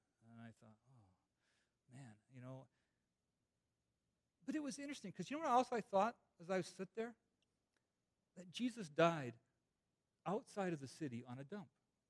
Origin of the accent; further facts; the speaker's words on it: United Kingdom; born there; I was born in Britain, so I could get a permit to work in Ireland.